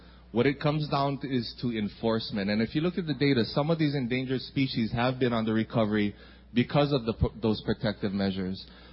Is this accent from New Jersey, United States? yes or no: no; Kauai, Hawaii, United States; growing up on Kauai, a rural town, we're used to having these Friday night lights